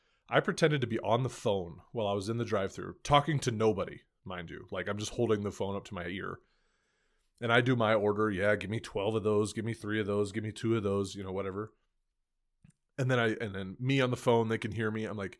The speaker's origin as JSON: {"language": "English", "town": "DuBois", "region": "Pennsylvania", "country": "United States", "tie": "born or raised there", "said": "My hometown, Todd's hometown, Du Bois, did not have a fast food restaurant in it. We didn't even have a stoplight."}